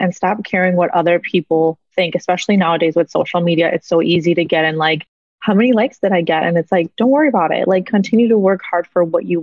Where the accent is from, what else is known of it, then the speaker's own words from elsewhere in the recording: Mexico; English is a second language; now in United States; I think I was born and raised in Mexico. So coming here and living the American dream is something that I don't ever forget